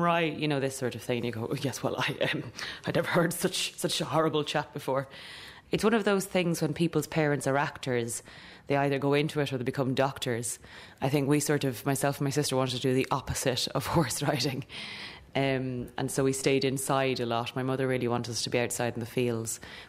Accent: Curragh, Kildare, Ireland; I grew up in the Curragh in Kildare, so lots of people's parents were jockeys or in the army and stuff like that. So it wasn't really weird until I moved to Dublin City

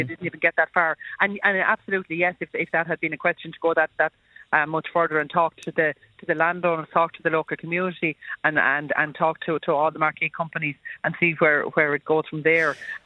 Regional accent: Ireland; Oh no, we're Irish. We're Irish.

